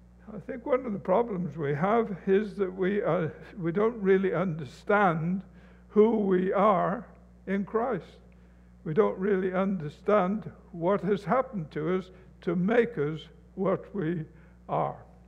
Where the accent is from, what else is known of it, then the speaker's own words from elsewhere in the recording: England, United Kingdom; and I'm English and I'm old